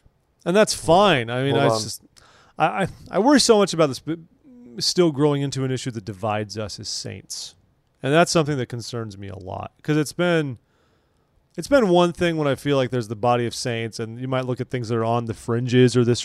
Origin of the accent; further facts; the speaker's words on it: California, United States; You know, as a Californian, I was greatly affected by it